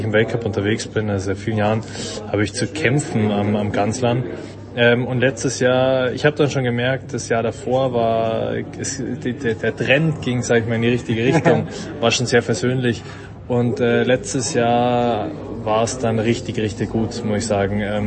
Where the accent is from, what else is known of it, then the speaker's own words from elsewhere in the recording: Munich, Bavaria, Germany; Ja, ist natürlich als Münchner nicht ganz einfach Skifahren lernen in München.